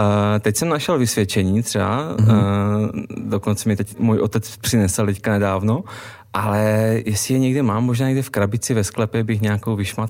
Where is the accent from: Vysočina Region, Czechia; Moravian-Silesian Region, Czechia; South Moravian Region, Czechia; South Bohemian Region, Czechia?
Moravian-Silesian Region, Czechia; Polanka nad Odrou; sice jsem ostravský patriot, ale vyrostl jsem na vesnici kousek od Ostravy v Polance nad Odrou